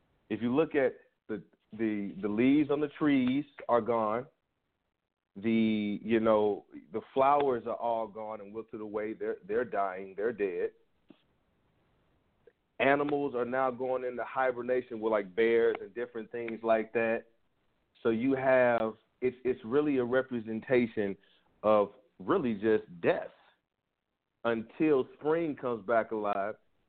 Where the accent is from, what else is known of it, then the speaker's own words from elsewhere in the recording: St. Louis, Missouri, United States; or my hometown, St. Louis, all those places that get snow